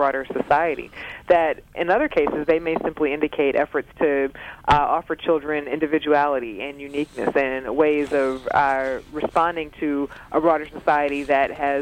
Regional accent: Georgia, United States; I moved here from Georgia. One of the senators in my home state until he retired was Saxby Chambliss.

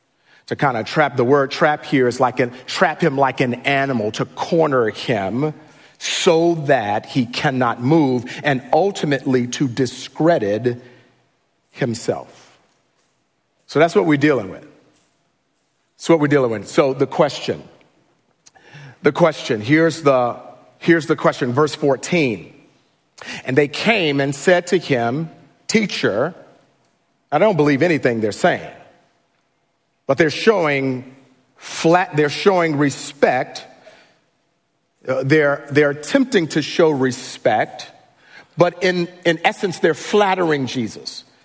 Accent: Chicago, Illinois, United States; So I grew up in Chicago, right? I grew up, everybody pretty much kind of know I grew up in Chicago.

